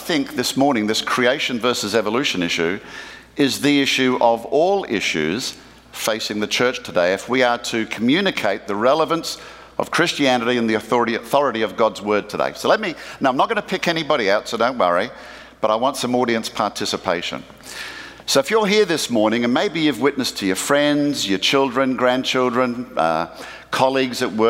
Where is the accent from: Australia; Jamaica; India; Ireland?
Australia; now in United States; So, yes, I am from Australia. I've been here 11 years now